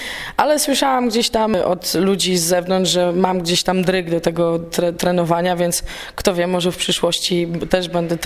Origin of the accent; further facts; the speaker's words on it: Augustów, Podlaskie Voivodeship, Poland; Bo ja też nie jestem z dużego miasta, jestem właśnie z Augustowa